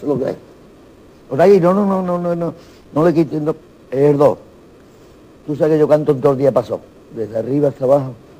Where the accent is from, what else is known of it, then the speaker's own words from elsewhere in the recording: Huelva, Andalusia, Spain; also born or lived in Madrid / New York; Yo me puedo estar en Nueva York, en Madrid, que me llevo 25 años, que tengo 2 hijos madrileños, y yo soy de aquí, soy andaluz.